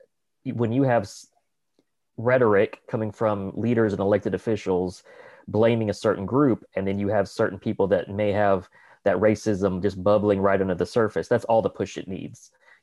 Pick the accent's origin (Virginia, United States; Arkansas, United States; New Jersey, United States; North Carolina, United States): Arkansas, United States; accent: Southern; I was born and raised in Arkansas. I got a Southern accent I can turn off and on just like this. But I feel like growing up in rural Southwest Arkansas, I grew up in Pike County, D-Lite area, D-Lite.